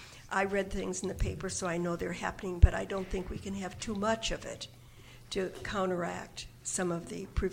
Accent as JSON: {"language": "English", "town": "Rockford", "region": "Illinois", "country": "United States", "said": "from Rockford"}